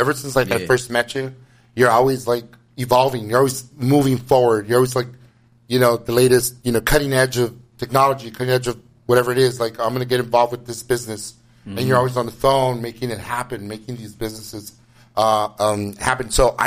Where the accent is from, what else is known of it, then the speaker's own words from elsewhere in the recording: Los Angeles, California, United States; like I grew up in East L.A., that sound like a person from East L.A.